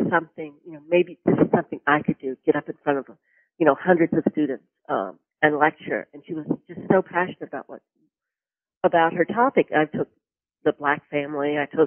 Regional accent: Florida, United States; And I grew up in Florida.

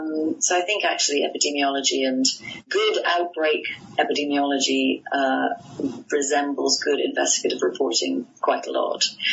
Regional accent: Cincinnati, Ohio, United States; born there; Given my accent, you'll probably be slightly surprised to know that I occasionally confess to having been born in Cincinnati, Ohio.

